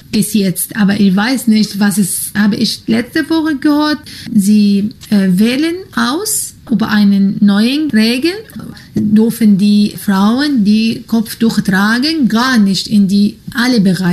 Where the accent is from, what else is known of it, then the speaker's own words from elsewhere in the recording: Syria; German is a second language; now in Germany; ich komme aus Syrien. Seit 4 Jahren bin ich in Deutschland.